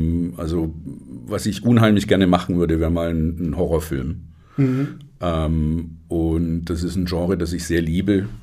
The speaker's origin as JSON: {"language": "German", "town": "Stuttgart", "region": "Baden-Württemberg", "country": "Germany", "tie": "born or raised there", "said": "ich bin in Stuttgart groß geworden"}